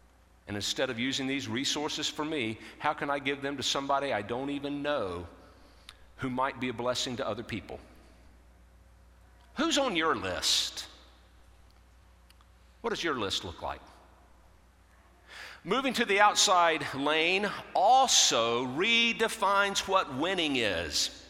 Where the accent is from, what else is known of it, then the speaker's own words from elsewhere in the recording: Winston-Salem, North Carolina, United States; I found out that she lived just a few miles from where I grew up in Winston-Salem.